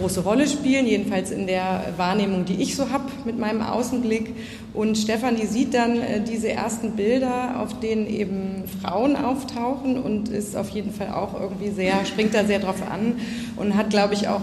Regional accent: Hamburg, Germany; Ich bin selber in Hamburg aufgewachsen und lebe auch da und jetzt auch hier.

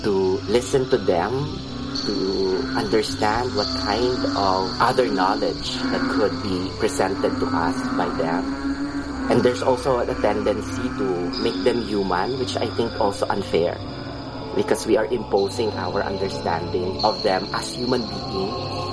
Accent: Philippines; I came from Barangay Piñan, a small barangay.

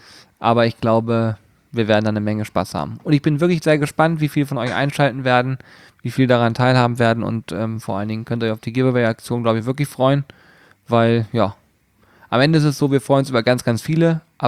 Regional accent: Hanover, Lower Saxony, Germany; ich komme auch aus Hannover

